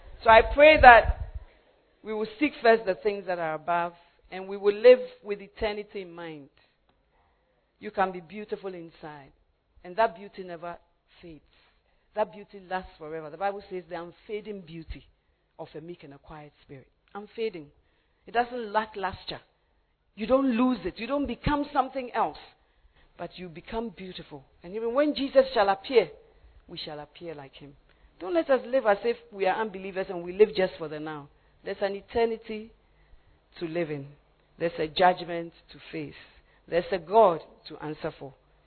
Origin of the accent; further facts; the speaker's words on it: Takoradi, Western Region, Ghana; So when I was growing up in Takrade, my husband was growing up in Accra.